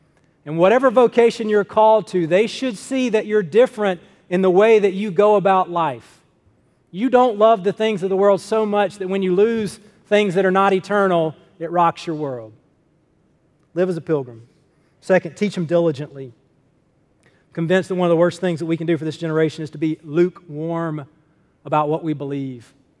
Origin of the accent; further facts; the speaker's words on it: Athens, Georgia, United States; I grew up in Athens, so I can say that as a true fan.